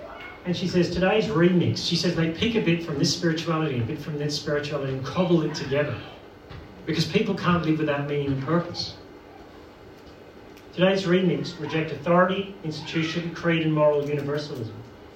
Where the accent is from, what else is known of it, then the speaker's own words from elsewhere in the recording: Northern Ireland, United Kingdom; I'm from Northern Ireland.